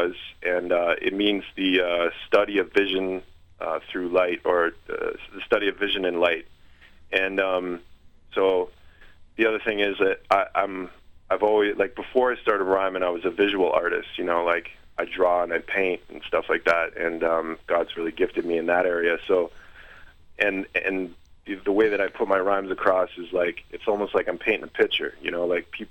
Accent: Guelph, Ontario, Canada; I'm this white guy, I'm from Guelph, I'm a Christian

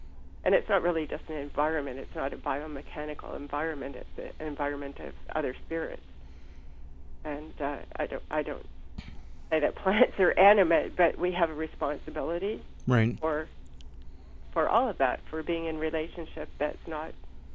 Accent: Shanty Bay, Ontario, Canada; I grew up in Shanty Bay on Lake Simcoe, near where the Black settlement is in Oro Township.

